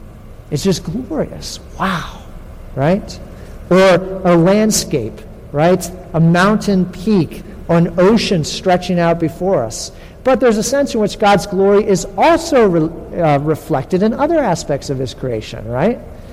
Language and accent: English; New England, United States; I grew up in New England. I never saw this until I traveled in the South.